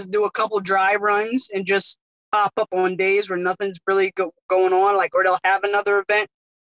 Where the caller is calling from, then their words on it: Norfolk, Virginia, United States; Norfolk, Virginia.